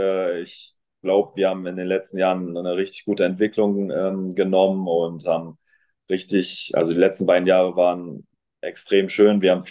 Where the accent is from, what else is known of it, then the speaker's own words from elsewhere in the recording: Bremen, Germany; also born or lived in Achim; ich bin Bremer Junge, bin in Bremen zur Schule gegangen, aufgewachsen, habe mein Abi dort gemacht. Ja, also ich verbinde alles mit Bremen eigentlich.